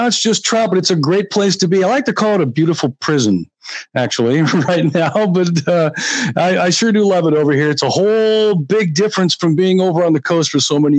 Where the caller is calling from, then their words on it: Wenatchee, Washington, United States; I am in the Apple capital of the world over here in Eastern Washington in Wenatchee.